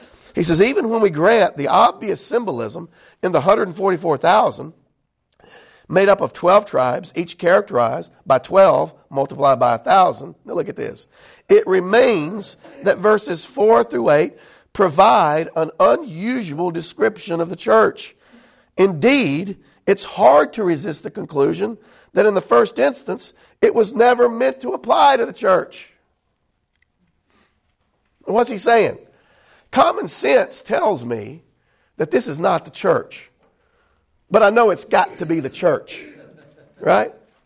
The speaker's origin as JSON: {"language": "English", "town": "Corinth", "region": "Mississippi", "country": "United States", "tie": "born or raised there", "said": "And again, y'all, I was raised in Corinth, Mississippi."}